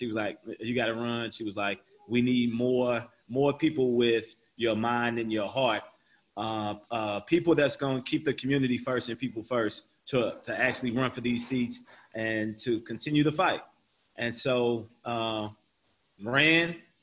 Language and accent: English; St. Louis, Missouri, United States; Well, for me, I grew up in St. Louis my whole life.